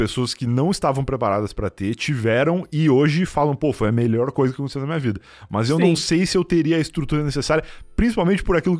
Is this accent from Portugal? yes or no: no; Rio Grande, Rio Grande do Sul, Brazil; Porque eu sou gaúcho de Rio Grande, né? Que é uma cidade quase no Uruguai.